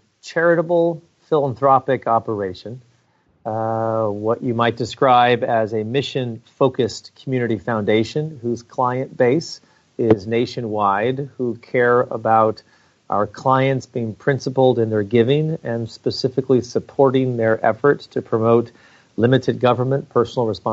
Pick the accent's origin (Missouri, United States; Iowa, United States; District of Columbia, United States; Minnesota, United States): District of Columbia, United States; Washington; born there; also born or lived in Marin County, California; And actually, I was born in Washington, D.C., which in and of itself is a unique experience. But yes, I will say, well, I used to live in Northern California.